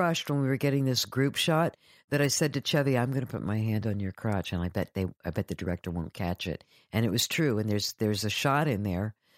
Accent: Canada; now in New York, United States; I'm in New York. I came to New York from Canada with a Broadway show.

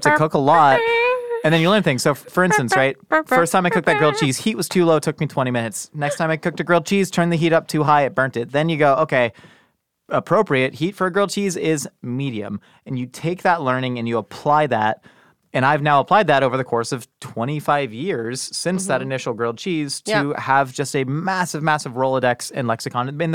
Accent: Columbia, Maryland, United States; born there; No, I was born in Columbia, Maryland.

